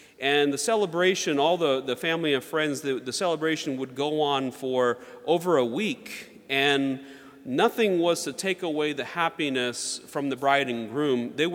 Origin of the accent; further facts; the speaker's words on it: North Carolina, United States; When I grew up down in the South, North Carolina, I had a lot of friends that were Baptist